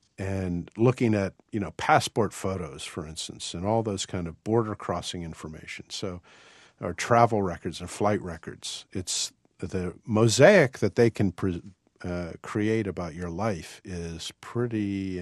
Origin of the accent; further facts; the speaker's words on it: Washington, District of Columbia, United States; You know, that I grew up in Washington, so I knew I was reading the Washington Post